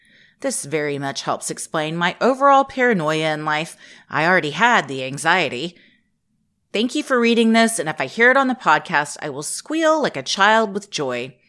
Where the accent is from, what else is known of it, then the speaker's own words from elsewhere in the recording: Ohio, United States; also born or lived in Texas; I live in Ohio, and a majority of my life was spent here, even though I was born in Texas.